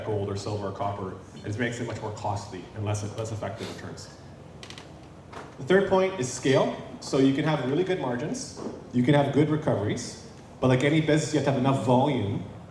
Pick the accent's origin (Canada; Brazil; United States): Canada; I love Canada, I'm from Canada, I'm a little frustrated with it these days, but I still love my country.